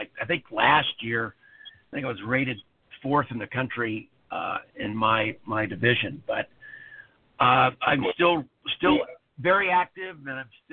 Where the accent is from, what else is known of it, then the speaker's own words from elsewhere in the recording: Woodland Hills, California, United States; but that's where my grandparents lived, and I grew up in Woodland Hills.